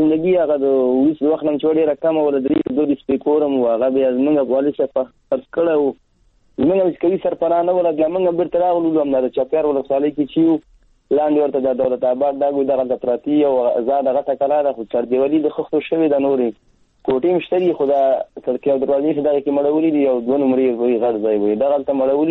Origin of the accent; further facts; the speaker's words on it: Nangarhar, Afghanistan; مونږ خو خپله د ننګرهار یو